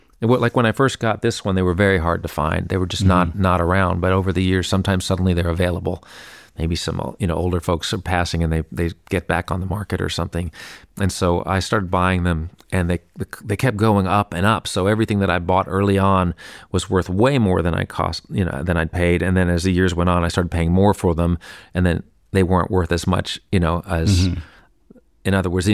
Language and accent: English; New York City, New York, United States; I grew up here in New York City and on 100th Street, West End